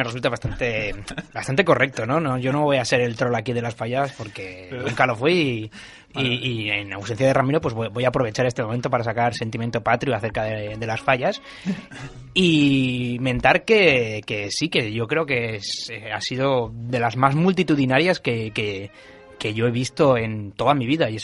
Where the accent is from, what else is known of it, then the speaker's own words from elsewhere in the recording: Valencian Community, Spain; soy valenciano, soy fallero, casi, casi.